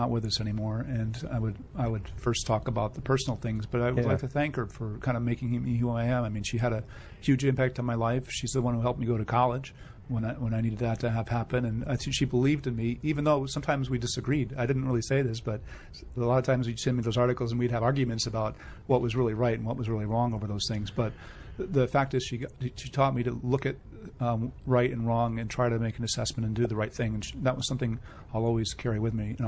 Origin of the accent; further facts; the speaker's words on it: Albany, New York, United States; also born or lived in Iowa; I'm originally from upstate New York, Albany, New York area. Lived there almost all my life, except for about 5 years I lived in Iowa.